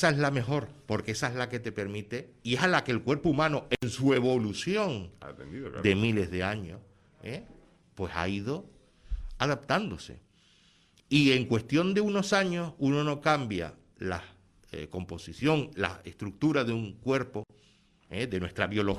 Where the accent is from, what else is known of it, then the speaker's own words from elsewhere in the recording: Spain; los españoles también somos los europeos que más carne consumimos.